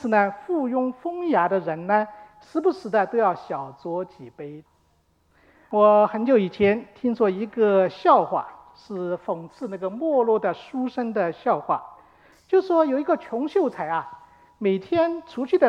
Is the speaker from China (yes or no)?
yes; China; 就是我们中国人不但是认为吃什么喝什么很重要，那在饭桌上也是非常的讲规矩啊，规矩很多。